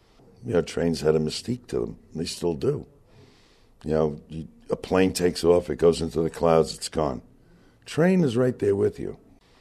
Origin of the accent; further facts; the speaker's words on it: Babylon, New York, United States; I'm from Babylon, Long Island. I've been a member of the club since 1967.